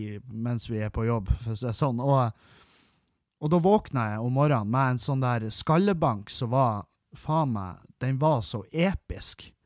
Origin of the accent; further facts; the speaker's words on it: Halsa, Møre og Romsdal, Norway; Engavågen, det er jo en halvtime unna Halsa, der jeg kommer ifra.